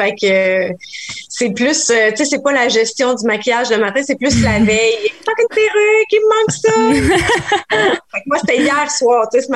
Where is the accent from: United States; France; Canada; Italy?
Canada; Montreal, Quebec; Oui, bien, je viens de Montréal, Annecyc.